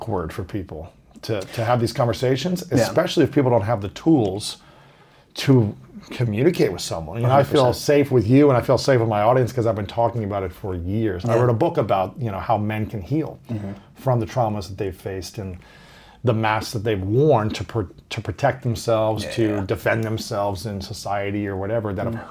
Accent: Ohio, United States; I think of myself growing up in Ohio thinking that I would never talk about this stuff, right?

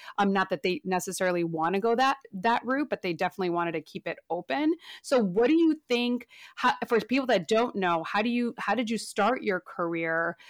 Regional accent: United States; but what we can tell you is that we are American Muslims. And we're super proud of it, you know.

